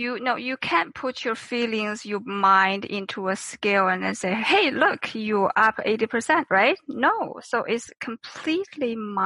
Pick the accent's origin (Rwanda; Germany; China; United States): China; English is a second language; moved away as an adult; now in Canada; I grew up in China. I was 28 when I came to Canada.